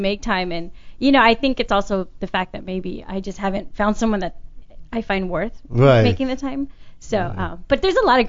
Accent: Anaheim, California, United States; also born or lived in Norwalk; Yeah, I grew up in Anaheim and in Norwalk, so.

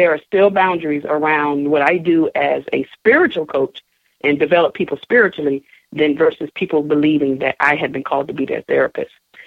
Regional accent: New York, United States; moved away; also born or lived in Elizabeth / Texas; I was born in Elizabeth, New Jersey, raised in upstate New York.

